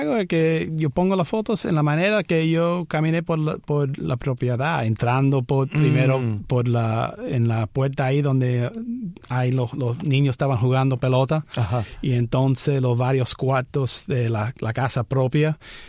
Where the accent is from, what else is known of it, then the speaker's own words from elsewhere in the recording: Miami, Florida, United States; born there; also born or lived in Homestead; Sí, nací en Miami en 1962.